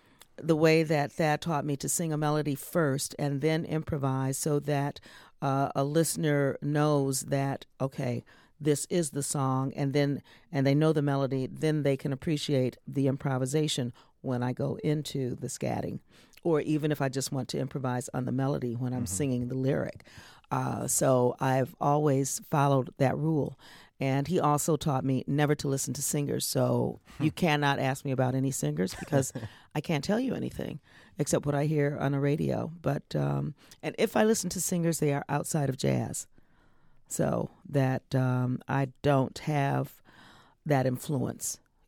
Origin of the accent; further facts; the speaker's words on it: Flint, Michigan, United States; I grew up in Flint, Michigan. So when Motown started in 59, you know, I was right there.